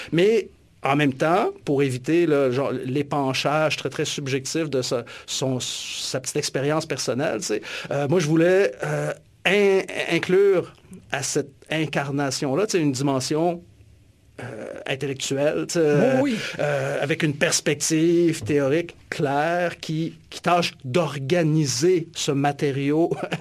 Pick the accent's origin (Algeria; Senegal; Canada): Canada; Alma, Quebec; je suis originaire du Lac-Saint-Jean, tu sais, puis en grandissant dans les années 80 à Alma, on n'avait pas nécessairement accès à la musique underground.